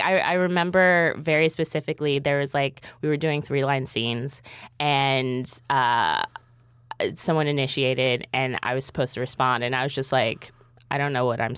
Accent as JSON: {"language": "English", "town": "Willingboro", "region": "New Jersey", "country": "United States", "tie": "born or raised there", "said": "Well, so I grew up outside of Philly, like 20 minutes outside of Philly in South Jersey."}